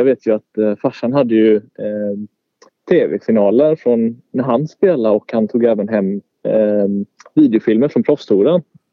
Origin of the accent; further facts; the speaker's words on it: Mölndal, Västra Götaland County, Sweden; Jag är född och uppvuxen i Mölndal och Kållered.